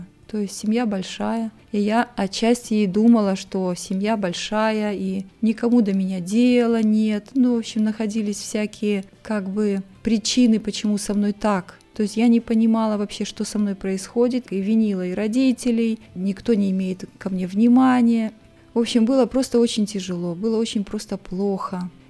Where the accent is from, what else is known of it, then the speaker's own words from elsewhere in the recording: Karaganda, Karaganda Region, Kazakhstan; Я родилась в Казахстане, в городе Караганде, в семье простых людей, тружеников.